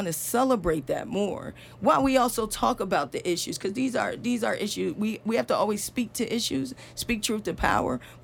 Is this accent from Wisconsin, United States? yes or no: no; Maryland, United States; And I grew up in Prince George's County, you know, which many will call, you know, the Ninth Ward, right?